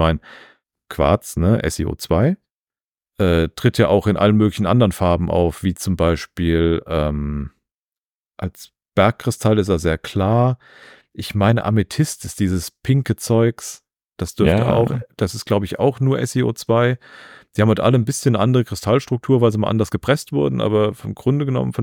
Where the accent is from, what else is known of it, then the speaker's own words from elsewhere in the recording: Rhineland-Palatinate, Germany; Ich komme ja aus dem Westerwald.